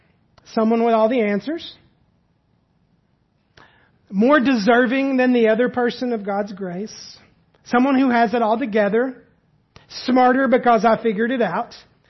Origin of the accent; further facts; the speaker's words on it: Tennessee, United States; I'm from East Tennessee. When I hear wilderness, I think woods.